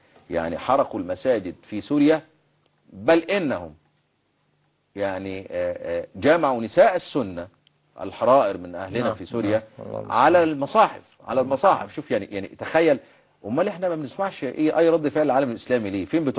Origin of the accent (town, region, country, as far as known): Egypt